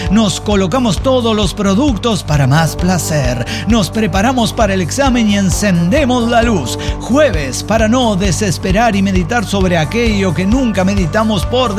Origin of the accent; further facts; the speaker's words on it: Peru; Es que soy peruana. Escúcheme, soy del Perú, en Perú.